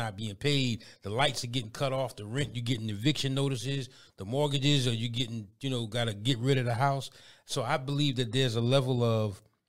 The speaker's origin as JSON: {"language": "English", "region": "New York", "country": "United States", "said": "Yeah, I'm from New York, but I just went Atlanta country."}